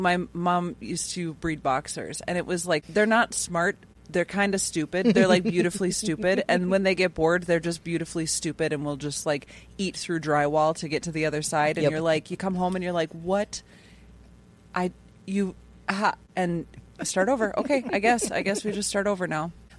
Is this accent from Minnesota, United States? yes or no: yes; Duluth, Minnesota, United States; I'm from Duluth, and I completely, it's exactly what